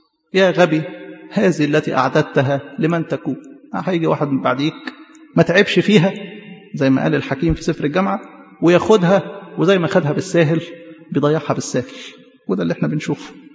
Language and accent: Arabic; Upper Egypt, Egypt; لكن العادة عندنا في الصعيد يعمل كده